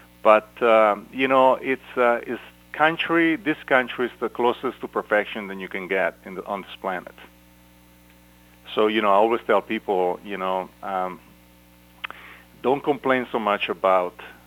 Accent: Milan, Lombardy, Italy; moved away as an adult; now in United States; Oh, originally from Italy, Milan.

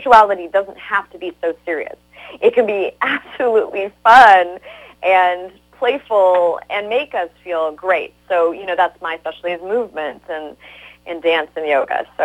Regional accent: Canada; even though I was born in Canada, as we grew up, we would always go visit family or friends on the weekend.

